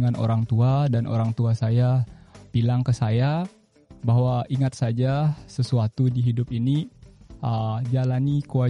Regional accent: Singaraja, Bali, Indonesia; Saya asli Bali, jadi kampung saya di Singaraja. Sekarang saya sedang ada di Amerika Serikat, di Washington DC untuk summer trip. Saya sedang menempuh pendidikan di Tiongkok, tepatnya di Hainan Normal University.

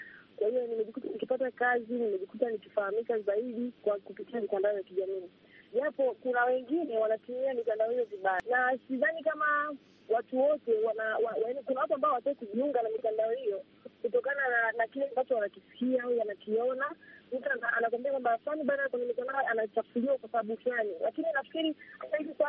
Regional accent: Dar es Salaam, Tanzania; kwetu ni Dar es Salaam.

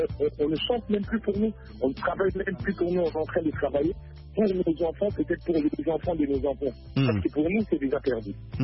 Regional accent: DR Congo; born there; peut-être que je suis pas né du bon côté, mais si je suis né au Congo

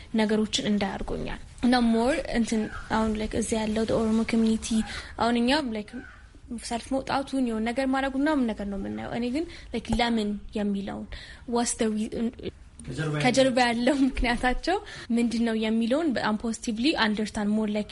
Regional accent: Addis Ababa, Ethiopia; እኔ አዲስ አበባ ነው ተወልጄ የሚያደግኩት።

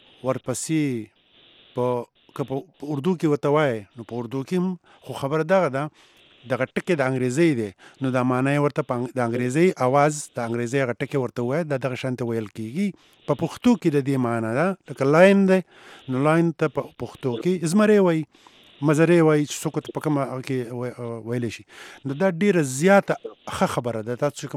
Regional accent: Buner, Khyber Pakhtunkhwa, Pakistan; زه د بونیر یم

